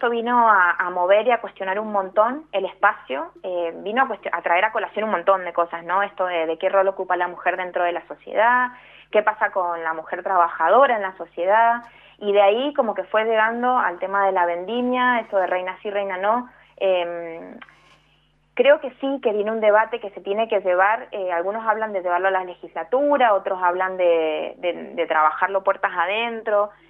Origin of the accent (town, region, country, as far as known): Mendoza, Argentina